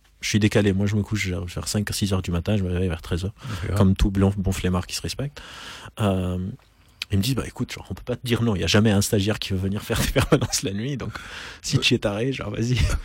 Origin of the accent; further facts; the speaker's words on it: Lebanon; Je suis d'origine libanaise, j'ai grandi au Liban.